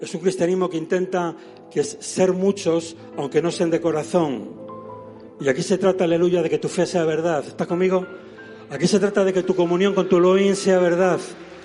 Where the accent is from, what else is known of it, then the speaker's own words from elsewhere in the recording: Spain; Digo españolas porque yo soy español.